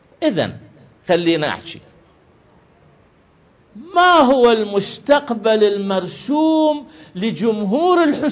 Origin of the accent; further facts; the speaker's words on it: Syria; لو بدليل الآن عندنا في سوريا